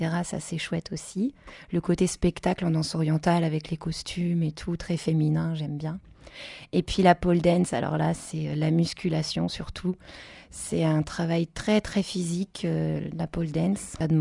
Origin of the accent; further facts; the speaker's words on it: Blois, Centre-Val de Loire, France; Je suis blaisoise, je suis née à Blois